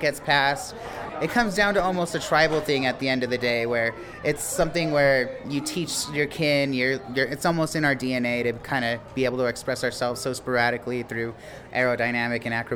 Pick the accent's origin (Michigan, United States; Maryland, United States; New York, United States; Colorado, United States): Colorado, United States; Longmont; I'm from Longmont, Colorado.